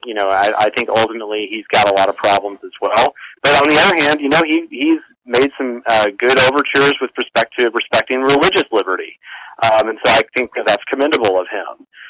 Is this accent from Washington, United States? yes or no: no; Texas, United States; I mean, he's from my home state of Texas. I was living in Texas when he was elected